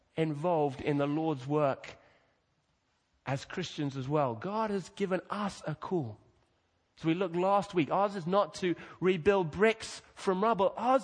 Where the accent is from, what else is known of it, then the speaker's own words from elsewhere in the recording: Kenya; I grew up in Kenya and we didn't have lots on the television then, so we used to get these cheap videos from W.H. Smith's and take them back over there.